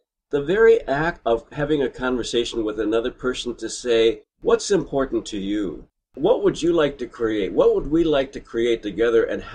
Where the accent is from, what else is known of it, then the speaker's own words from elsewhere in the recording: Canada; I say process because I'm Canadian.